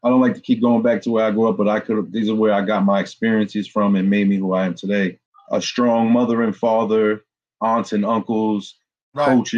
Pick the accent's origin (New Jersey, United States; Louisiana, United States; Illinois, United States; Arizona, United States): New Jersey, United States; Jersey City; I was born and raised in Jersey City. I went to high school in Bayonne for two years, and then I went to high school in Union City at Union Hill.